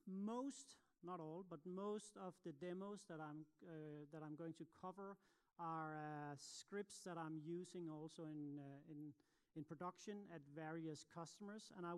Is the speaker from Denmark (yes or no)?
yes; Copenhagen, Capital Region of Denmark, Denmark; English is a second language; I'm from Copenhagen